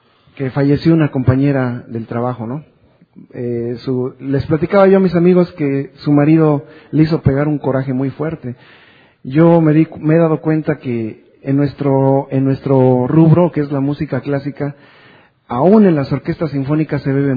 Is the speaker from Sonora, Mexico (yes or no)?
no; Xochimilco, Mexico City, Mexico; Yo soy de Xochimilco, Distrito Federal, allá donde están las trajineras.